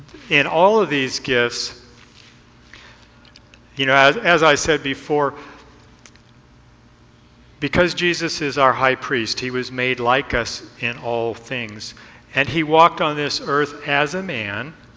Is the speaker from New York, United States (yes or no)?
no; Texas, United States; It's like, I'm from Texas. It's dry in most of the parts of Texas that I lived in.